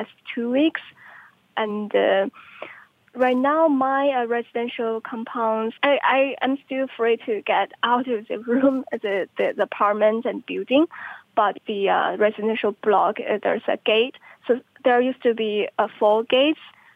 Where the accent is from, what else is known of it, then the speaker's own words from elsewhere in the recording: Tianjin, China; now in Beijing, China; So I went home to my hometown in Tianjin, very close to Beijing.